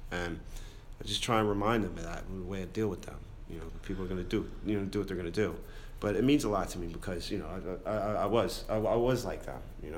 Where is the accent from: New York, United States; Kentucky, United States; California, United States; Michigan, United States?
New York, United States; White Plains; also born or lived in Waterbury, Connecticut / Hartsdale, New York; Originally, I'm from Waterbury, Connecticut. After that, age of two, from two to maybe the age of 12, no, two to the age of 15, I lived in White Plains, New York, / Hartsdale, New York